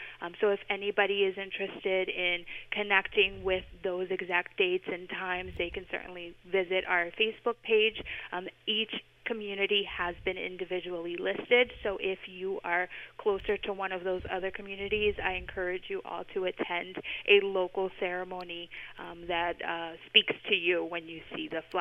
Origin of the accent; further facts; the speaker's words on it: Camden, New Jersey, United States; also born or lived in Puerto Rico; So I originally born in Puerto Rico, and I was raised in Camden, New Jersey.